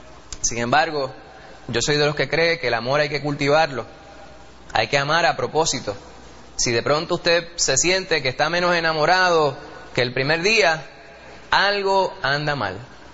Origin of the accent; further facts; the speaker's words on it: Manhattan, New York, United States; born there; El hospital donde yo nací se llama así. El hospital en aquella otra isla donde yo nací, allá en Manhattan. Monte Sinaí, un hospital judío. Mount Sinai.